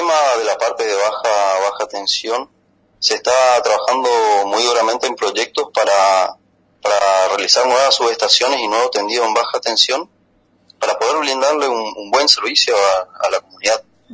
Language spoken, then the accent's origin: Spanish; El Dorado, Misiones, Argentina; Yo soy nativo del Dorado, de un pueblo medio alejado del Dorado, en realidad, de esa zona soy, sí.